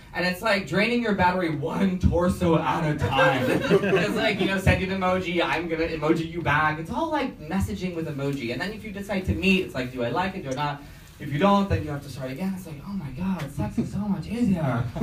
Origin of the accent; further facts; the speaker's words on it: Hong Kong; moved away as an adult; I'm 29 years old. I'm from Hong Kong. I've just moved here.